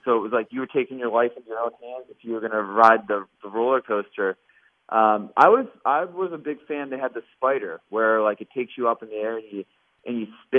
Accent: Latrobe, Pennsylvania, United States; so I grew up in Latrobe.

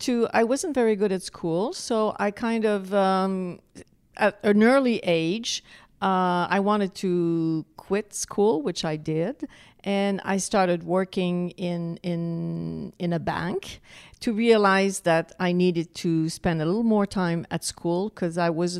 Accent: Quebec City, Quebec, Canada; born there; I was born in Quebec City, and my family was in the hospitality business, but more the restaurant side of it. So they had restaurants in Quebec City. So I actually grew up in that.

